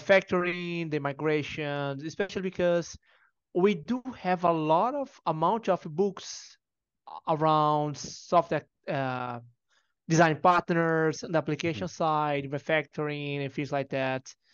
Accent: Brazil; now in Portugal; I'm from Brazil, but right now I live in Portugal.

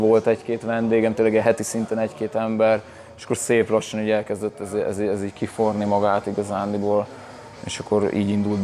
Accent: Völcsej, Győr-Moson-Sopron, Hungary; Völcserről jöttem

